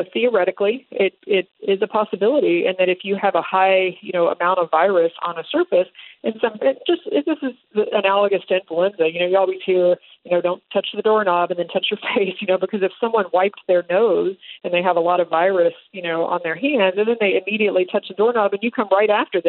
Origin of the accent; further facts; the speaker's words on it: Houston, Texas, United States; As Dr. Pauly mentioned, I'm from Houston originally